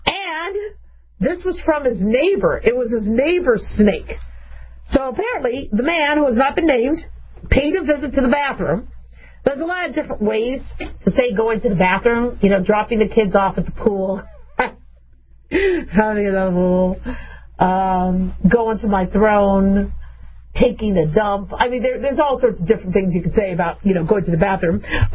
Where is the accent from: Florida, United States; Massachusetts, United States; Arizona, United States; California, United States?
Arizona, United States; Phoenix; also born or lived in Las Vegas; So I grew up in the Southwest United States, in Phoenix, Arizona, and Las Vegas, Nevada